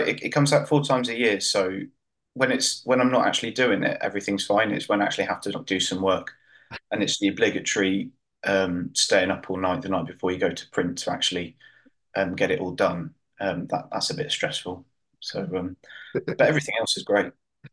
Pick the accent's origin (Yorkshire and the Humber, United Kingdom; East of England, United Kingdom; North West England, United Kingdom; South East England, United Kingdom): South East England, United Kingdom; High Wycombe; because I grew up in High Wycombe